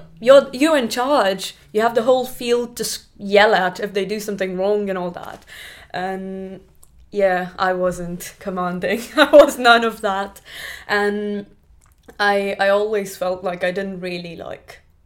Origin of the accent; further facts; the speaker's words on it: Pune, Maharashtra, India; I grew up in India in a place called Pune. Well, Pune is a city, but I grew up in the outskirts